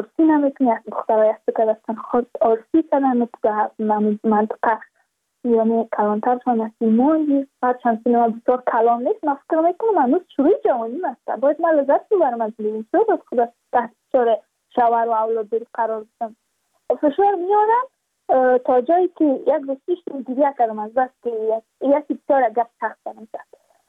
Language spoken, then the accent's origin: Persian; Badakhshan, Afghanistan; ما از بدخشان هستیم